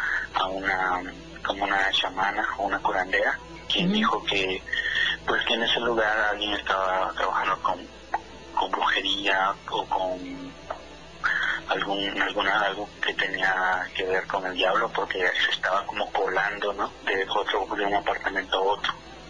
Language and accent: Spanish; Córdoba, Veracruz, Mexico; now in Washington, United States; De Córdoba, Veracruz.